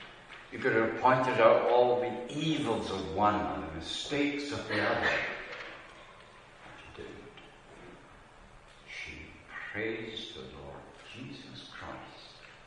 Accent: Paisley, Scotland, United Kingdom; God was using in my hometown of Paisley one or two good churches and the Scripture Union and Crusaders.

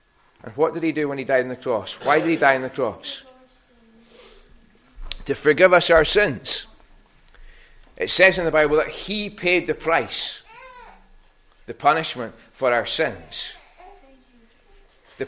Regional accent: Harris, Scotland, United Kingdom; And I'm from Harris, and I don't know what to do.

